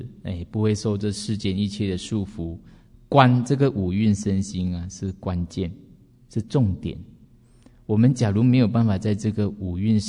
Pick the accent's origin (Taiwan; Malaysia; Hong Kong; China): Malaysia; 我们外国人那边，我们马来西亚没有在点这种